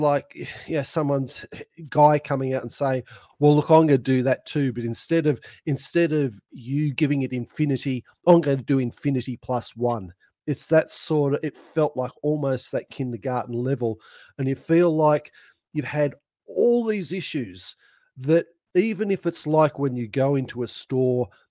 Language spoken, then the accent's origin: English; Victoria, Australia; Yeah, I'm from Victoria, and as you know, I'm not sort of a policy wonk from you.